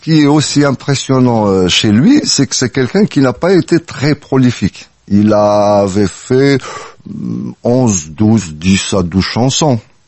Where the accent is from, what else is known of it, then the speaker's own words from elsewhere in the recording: Kabylie, Algeria; il y a des choses qu'on ressent en tant que Kabyle dans des chansons